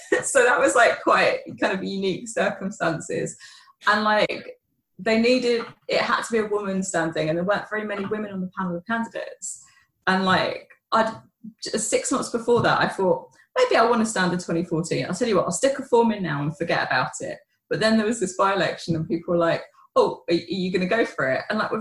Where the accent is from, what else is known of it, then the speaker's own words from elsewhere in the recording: Islington, London, United Kingdom; So I'm from London, I'm from the People's Republic of Islington. That's where I grew up. So, Islington's always historically been a very political place